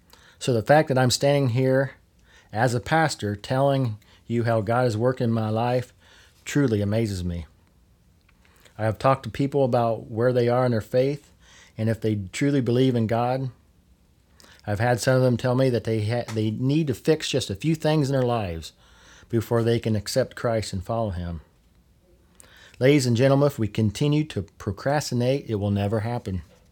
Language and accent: English; Warren, Indiana, United States; I grew up in Warren and spent a lot of time as a kid terrorizing the hallways of the then Methodist Memorial Home from where both my parents retired from.